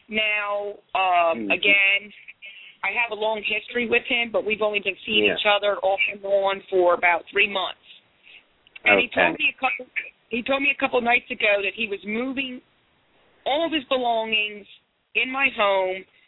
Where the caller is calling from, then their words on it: Ocean City, New Jersey, United States; I'm calling you from Ocean City, New Jersey.